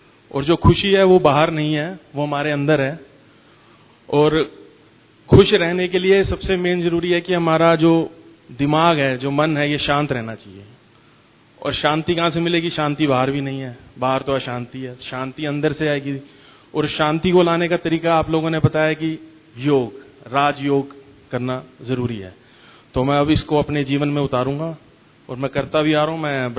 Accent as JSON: {"language": "Hindi", "town": "Panipat", "region": "Haryana", "country": "India", "said": "मैं पानीपत हरियाणा से आया हूँ।"}